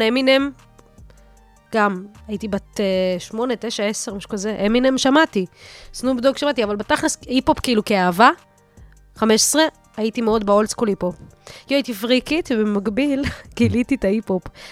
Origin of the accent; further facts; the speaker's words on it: Russia; אני ילדה רוסייה, לבנה